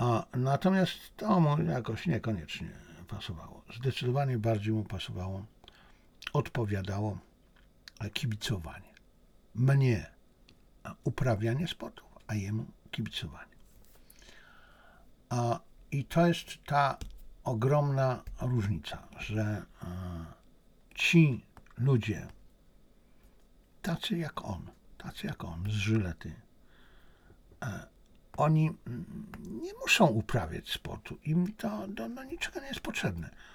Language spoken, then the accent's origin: Polish; Zabrze, Silesian Voivodeship, Poland; sam się urodziłem, wychowałem w Zabrzu.